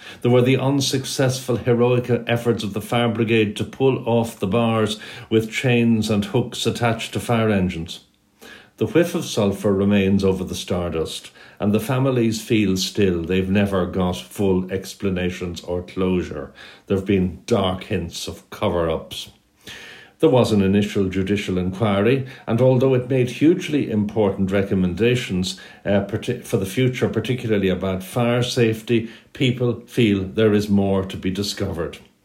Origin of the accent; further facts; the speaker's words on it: Dublin, Leinster, Ireland; When I was growing up in Dublin